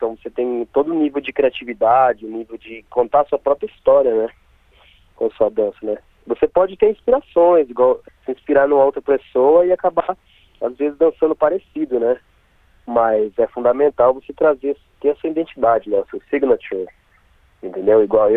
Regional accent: Brazil; Mas eu sou brasileiro com orgulho e vou sempre representar a minha cultura da melhor forma.

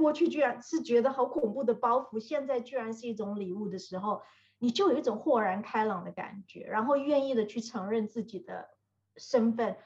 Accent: Taiwan; 为什么我是台湾人，可是我没有觉得我是好像归属于那个部分，因为我觉得在台湾也好，在海外也好，我永远都是一直被人家问 where I come from， where your accent come from

